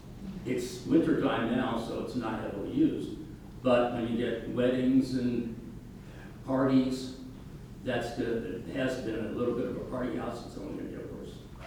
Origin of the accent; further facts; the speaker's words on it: Cincinnati, Ohio, United States; I'm from Cincinnati. We were there during the holidays.